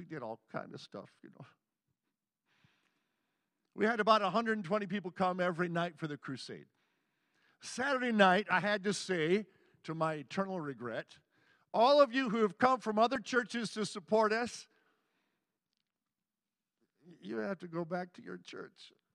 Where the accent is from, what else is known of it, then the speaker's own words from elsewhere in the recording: United States; I speak French with an accent. I'm from America. Man, I grew up with race riots.